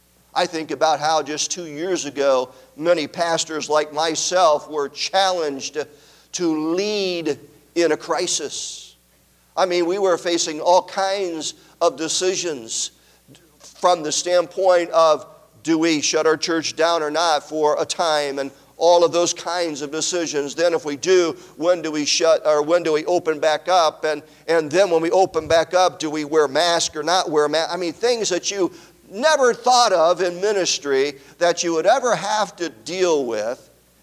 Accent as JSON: {"language": "English", "region": "Wisconsin", "country": "United States", "tie": "born or raised there", "said": "I grew up in Wisconsin, well, at least my teen years in Wisconsin, and we'd have a similar kind of weather"}